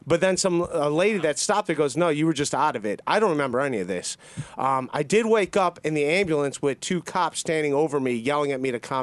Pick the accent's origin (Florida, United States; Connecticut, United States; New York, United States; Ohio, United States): Ohio, United States; Cleveland; 1647 Waterbury, my address I grew up at in Cleveland.